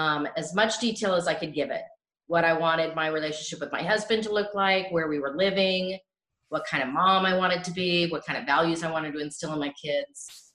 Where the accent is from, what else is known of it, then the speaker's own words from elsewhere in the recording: Denver, Colorado, United States; now in Arizona, United States; So I am from Denver originally, now live in Arizona, as you know. I grew up there.